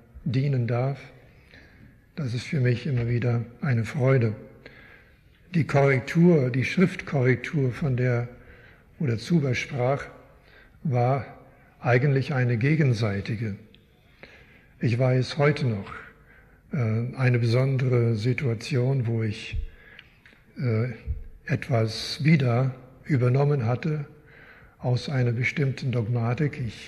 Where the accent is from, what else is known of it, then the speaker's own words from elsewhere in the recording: Canada; first language German; now in Switzerland; Meine Eltern sind beide in den Vereinigten Staaten geboren. Ich bin in Kanada geboren, dort aufgewachsen. Längere Zeit stand in meinem Pass britischer Untertan. Meine Muttersprache ist Deutsch. Jetzt wohne ich allerdings in der Schweiz, wo man nicht immer Deutsch spricht.